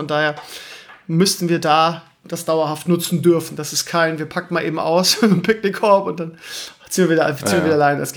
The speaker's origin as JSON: {"language": "German", "town": "Lauenbrück", "region": "Lower Saxony", "country": "Germany", "tie": "born or raised there", "said": "meine alte Heimat, das heißt Lauenbrück, Schesel-Rotenburg oder so einlassen"}